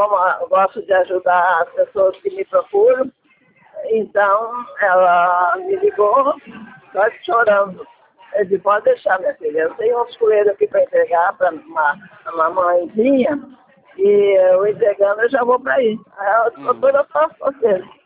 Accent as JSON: {"language": "Portuguese", "region": "Rio Grande do Sul", "country": "Brazil", "moved": "as an adult", "lives_now": "Rio de Janeiro, Brazil", "said": "eu sou gaúcha, né? Vim para o Rio de Janeiro com 28 anos."}